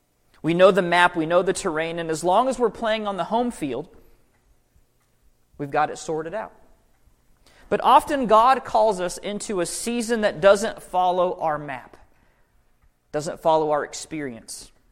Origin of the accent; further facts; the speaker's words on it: Midwest, United States; also born or lived in Kansas; I grew up in the Midwest. You know, I lived in Iowa and Kansas my whole life.